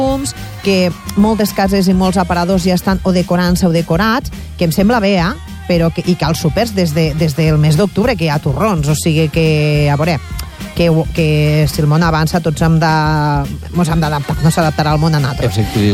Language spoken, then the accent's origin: Catalan; Amposta, Catalonia, Spain; jo que sóc d'Amposta, allà, o almenys a la meva família